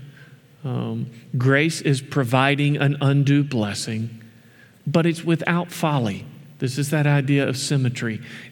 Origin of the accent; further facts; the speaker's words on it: the South, United States; I'm from the South. I like Southern nice. I like my sweet tea.